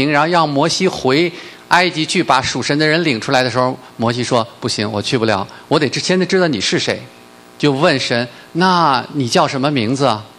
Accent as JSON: {"language": "Chinese", "country": "China", "said": "但是我们中国人原本是很含蓄的，很幽默的啊"}